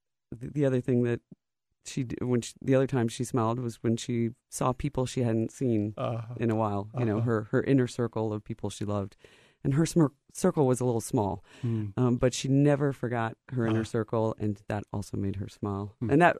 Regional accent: Grosse Pointe, Michigan, United States; also born or lived in Lynchburg, Virginia; That's correct. And we brought our beagle, our Virginia beagle, up to Michigan with us.

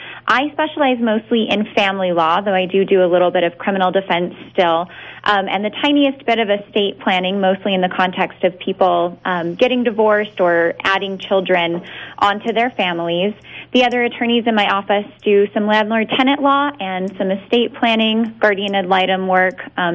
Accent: Las Cruces, New Mexico, United States; I was raised here in Las Cruces

